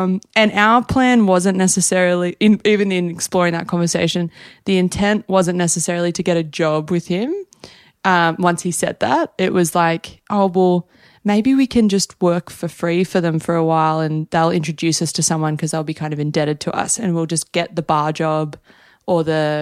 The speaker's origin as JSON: {"language": "English", "country": "Australia", "said": "oh, we saw you have this beautiful dog. We're Australian. Like, we just want to say hello."}